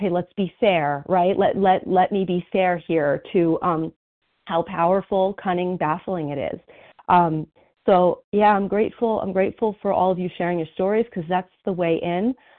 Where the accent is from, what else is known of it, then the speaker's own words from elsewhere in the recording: New Jersey, United States; I am a compulsive overeater from New Jersey.